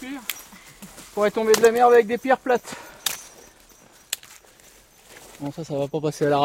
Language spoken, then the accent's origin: French; Paris, Île-de-France, France; Même si je suis né à Paris, que j'ai vécu jusqu'à 21 ans à Paris